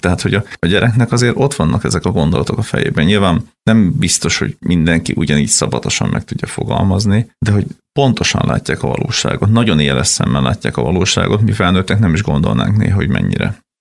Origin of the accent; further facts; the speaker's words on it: Gyula, Békés, Hungary; mi ugye ő is Gyulai, én is Gyulai vagyok